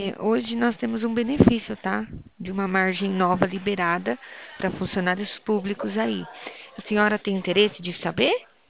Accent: São Paulo, Brazil; Eu sou de São Paulo.

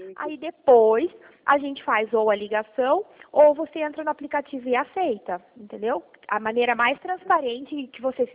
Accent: Mogi Guaçu, São Paulo, Brazil; eu sou de Mogi Guaçu.

